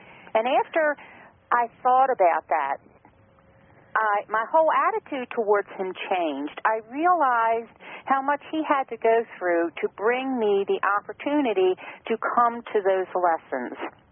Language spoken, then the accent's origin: English; Maryland, United States; You know, I get this I get this from a lot of people. I'm in Maryland.